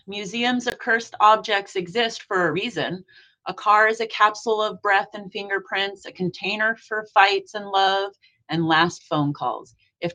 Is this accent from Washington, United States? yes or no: yes; Washington, United States; I came from Washington with a lot of rain and a lot of fog.